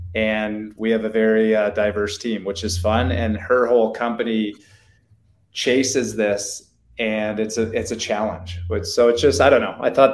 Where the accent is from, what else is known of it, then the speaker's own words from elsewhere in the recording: Canada; As a Canadian kid, growing up where I think, Brandon, I think in our high school, we might've had a couple kids of color, right?